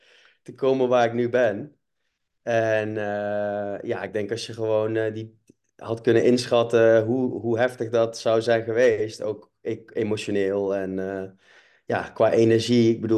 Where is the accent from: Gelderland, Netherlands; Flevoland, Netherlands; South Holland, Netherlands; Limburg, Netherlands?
Gelderland, Netherlands; Nijmegen; Ik kom ook uit Nijmegen oorspronkelijk.